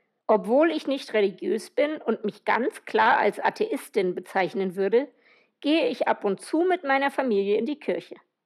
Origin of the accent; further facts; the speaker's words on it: Wales, United Kingdom; Ich glaube, meine Kindheit in Wales, aber auch meine Reisen, vor allem in Nordafrika, haben mich kulturell geprägt.